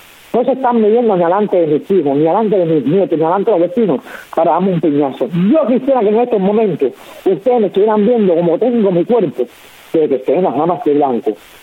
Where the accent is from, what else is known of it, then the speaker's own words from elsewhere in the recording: Cuba; como ciudadana cubana de aquí, de este país, porque vivo aquí y nací aquí y me he criado aquí